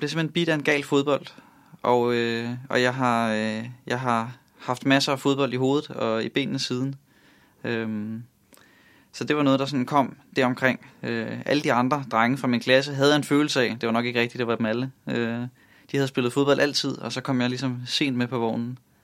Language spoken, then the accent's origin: Danish; Gilleleje, Capital Region of Denmark, Denmark; also born or lived in Copenhagen; Ja, jamen jeg er født i København på Rigshospitalet, og indtil cirka jeg begyndte skole, så har jeg faktisk boet i København, og så er jeg vokset op siden da i Nordsjælland, i Gilleleje, og ja, har boet der, indtil jeg flyttede hjemmefra.